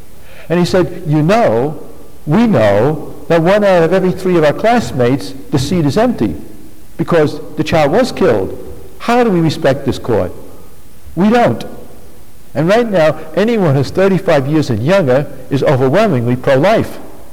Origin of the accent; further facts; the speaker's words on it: Brooklyn, New York, United States; I come from Brooklyn. In Brooklyn, for every 100 black babies conceived in the womb, 70 are aborted.